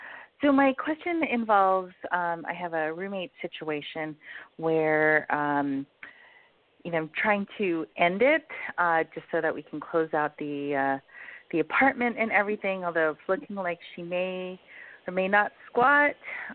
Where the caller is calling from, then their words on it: Virginia, United States; I'm calling from Virginia.